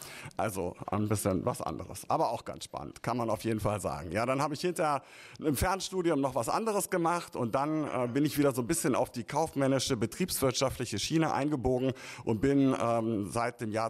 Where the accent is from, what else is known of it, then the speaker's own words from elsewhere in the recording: Lower Saxony, Germany; Meine Heimatstadt ist mit Sicherheit nicht dabei, war sie schon damals nicht, ist sie auch heute noch nicht. Liegt ganz einfach daran, dass sie im Osten von Niedersachsen liegt und 35 Kilometer nicht von der niederländischen, sondern von der früheren innerdeutschen Gren